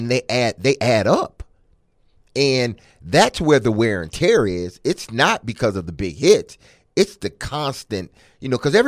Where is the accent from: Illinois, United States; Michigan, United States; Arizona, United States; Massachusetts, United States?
Michigan, United States; Detroit; My hometown.